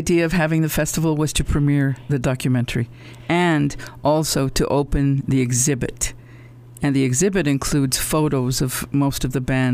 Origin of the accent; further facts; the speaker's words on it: Silver City, New Mexico, United States; born there; I was born in Silver City, and I have been a professor at Western for 23 years.